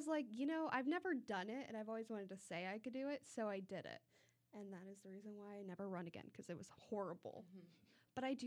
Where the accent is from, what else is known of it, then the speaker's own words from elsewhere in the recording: Lincoln, Nebraska, United States; now in St. Charles, United States; because Lincoln, which is my hometown, is laid out like a grid system.